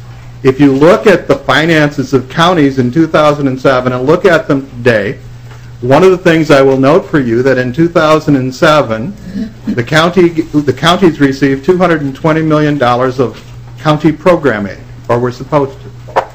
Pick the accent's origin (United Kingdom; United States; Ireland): United States; Renville, Minnesota; I grew up in Renville, Minnesota, and it's almost impossible not to build a good septic system in Renville, Minnesota